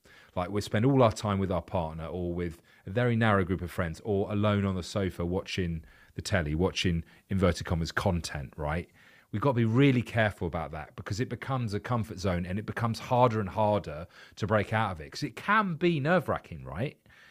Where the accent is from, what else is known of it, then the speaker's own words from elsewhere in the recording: London, United Kingdom; So I'm from London. I moved to a different bit of London, but London's so massive that, you know, you can move literally an hour away from where you used to live.